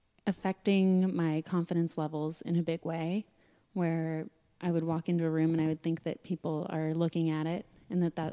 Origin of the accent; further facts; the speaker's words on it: Sedona, Arizona, United States; And even growing up in Sedona, people were coming there from all different walks of life looking for healing through things like meditation